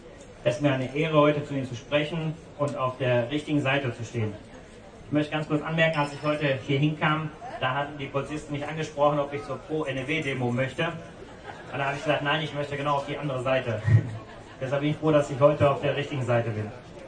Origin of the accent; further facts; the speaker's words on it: Bosnia & Herzegovina; ich komme aus Bosnien-Herzegowina.